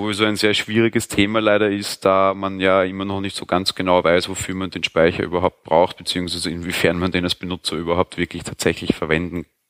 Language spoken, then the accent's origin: German; Vienna, Austria; Ich komme aus dem schönen Wien. Ja, bin ein fast 30-jähriger, sehr interessierter Hobbyspieler